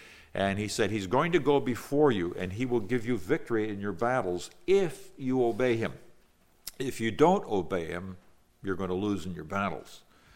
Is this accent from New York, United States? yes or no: no; Chico, California, United States; That's actually just a number of miles from my hometown of Chico, where I was born in Chico.